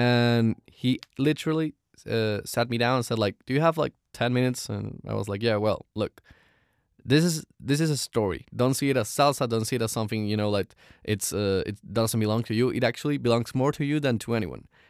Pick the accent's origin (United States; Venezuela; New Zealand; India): Venezuela; Caracas, Capital District; in my city, in my hometown in Caracas, by listening to the songs